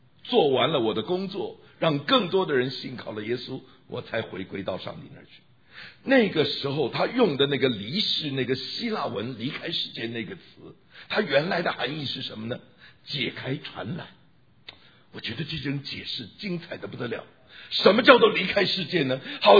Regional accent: China; now in United States; 我们到了美国人，这个美国人，这个外国人，其实他们是本国人，我们是外国人。但是我们中国人无论到哪都外国人

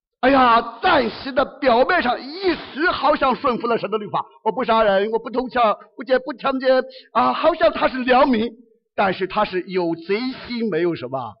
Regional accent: Shandong, China; 我们，我老家山东，不晓得你们能不能说

